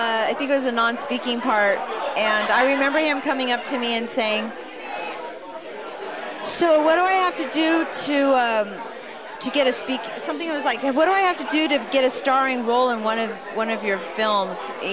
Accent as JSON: {"language": "English", "region": "California", "country": "United States", "tie": "born or raised there", "said": "I grew up in the San Francisco Bay Area"}